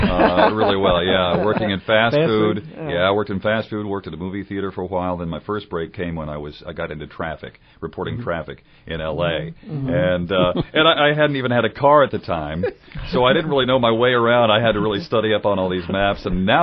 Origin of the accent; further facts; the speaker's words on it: Huntington, West Virginia, United States; I was born here. My dad, Grayson, we lived up on the south side of Huntington here, Memorial Park Drive